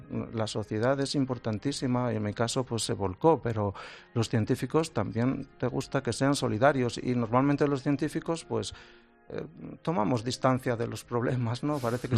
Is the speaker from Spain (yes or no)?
yes; Sabiñánigo, Aragon, Spain; Todo el mundo me conoce en mi pueblo, en Sabiñánigo